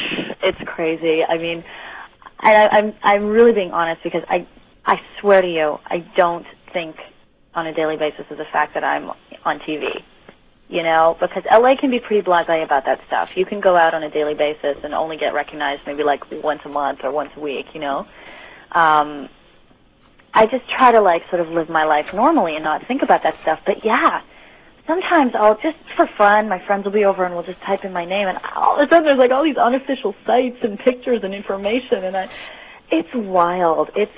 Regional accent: Montreal, Quebec, Canada; it's my hometown, you know? It's just, it's a little strange.

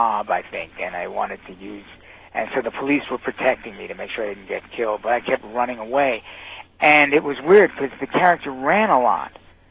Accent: Bronx, New York, United States; I mean, I grew up in the Bronx in New York. That's a pretty cold climate.

